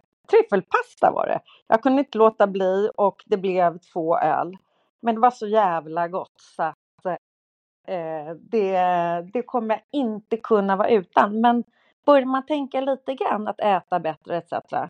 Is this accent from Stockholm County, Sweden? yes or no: yes; Bromma, Stockholm County, Sweden; Men jag är uppväxt i Bromma. Jag har bott i Bromma liksom sedan jag föddes.